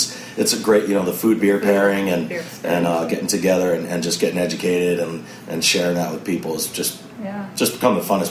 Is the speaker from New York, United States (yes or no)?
yes; New York City, New York, United States; I grew up here in New York, and so it's kind of homecoming for me